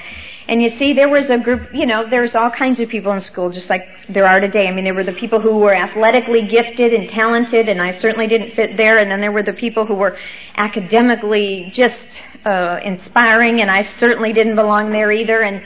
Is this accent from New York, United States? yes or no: no; South Dakota, United States; Because you see, I started in the Midwest. I was raised up in some small towns in South Dakota.